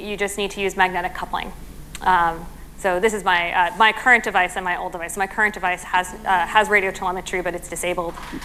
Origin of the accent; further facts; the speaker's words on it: United States; As an American and our political climate, I started wondering